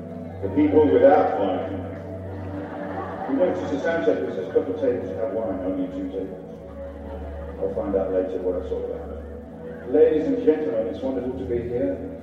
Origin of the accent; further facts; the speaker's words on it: England, United Kingdom; I'm English, Russell's Australian